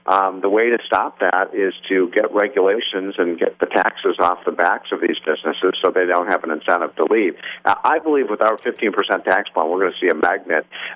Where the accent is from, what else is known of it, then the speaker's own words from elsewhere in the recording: Illinois, United States; It's happening in my home state of Illinois.